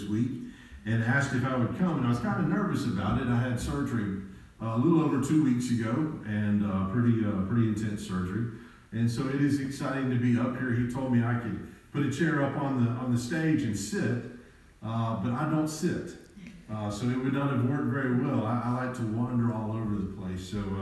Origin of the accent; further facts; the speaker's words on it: Tuscaloosa, Alabama, United States; And so my family is all from the great state of Alabama. We are from God's country over in Tuscaloosa.